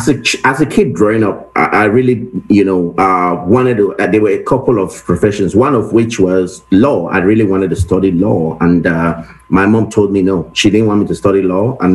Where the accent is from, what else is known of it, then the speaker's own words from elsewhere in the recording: Nigeria; now in United States; I grew up in a home of a lot of kids. So I can already give myself away by my accent, knowing that I'm originally from outside the U.S., Nigeria.